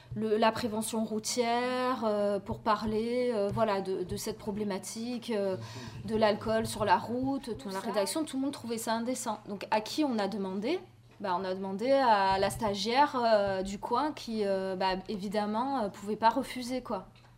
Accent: Marseille, Provence-Alpes-Côte d'Azur, France; j'ai 35 ans, je suis originaire de Marseille

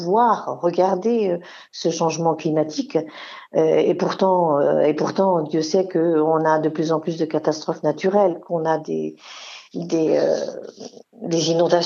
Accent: France; Oui, donc au niveau national, chez nous, en France, on n'est pas clair.

